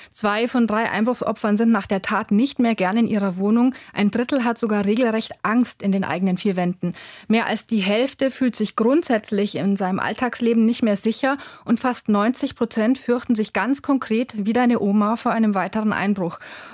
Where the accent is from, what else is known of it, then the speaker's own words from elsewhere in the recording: Rosenheim, Bavaria, Germany; Dafür passiert am wenigsten in Bayern, ganz besonders in meiner Heimatstadt Rosenheim.